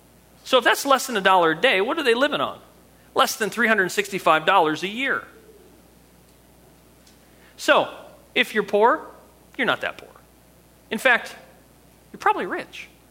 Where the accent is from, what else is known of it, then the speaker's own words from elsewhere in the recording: New Jersey, United States; I'm from Jersey and I like football, but I like to cry.